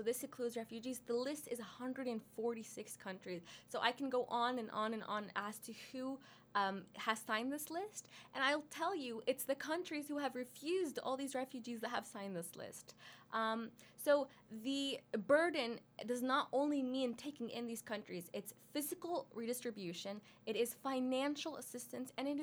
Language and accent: English; Canada; So just please remember, I am Canadian and I have so much privilege